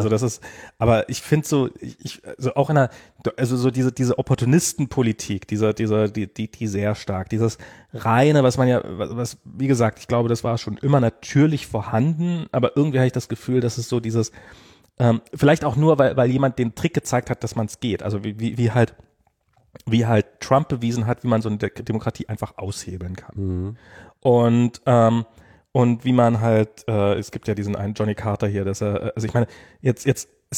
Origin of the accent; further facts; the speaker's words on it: eastern Germany, Germany; ich bin ja im Osten groß geworden.